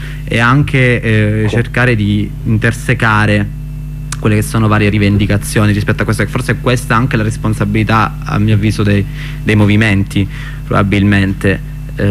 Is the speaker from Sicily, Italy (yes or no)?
yes; Catania, Sicily, Italy; Sì, è un clima nazionale, lo dico da catanese.